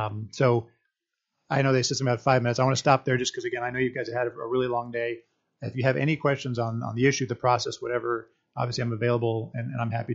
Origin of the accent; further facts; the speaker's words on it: Arizona, United States; I'm from Arizona